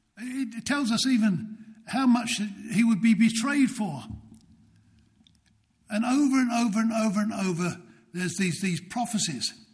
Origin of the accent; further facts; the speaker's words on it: United Kingdom; because I'm British. British people are skeptical.